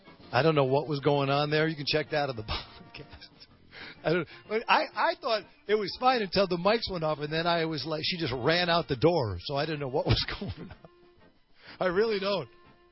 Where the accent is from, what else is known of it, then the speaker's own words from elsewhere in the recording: Fond du Lac, Wisconsin, United States; so I'm from Fond du Lac, and people would say, hey, rent your apartment out because people can't find a place to stay